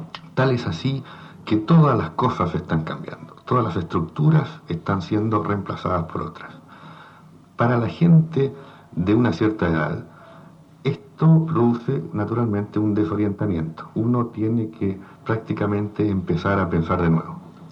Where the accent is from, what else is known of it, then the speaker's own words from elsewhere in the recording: Viña del Mar, Valparaíso, Chile; also born or lived in Ottone, Italy; Yo nací en Ottone, Italia, provincia de Plasencia, el 29 de mayo de 1934. En 1935 llegué a Chile con mis padres como emigrante y desde entonces resido en Valparaíso. Más exactamente en esa parte de Valparaíso que llamamos Viña del Mar.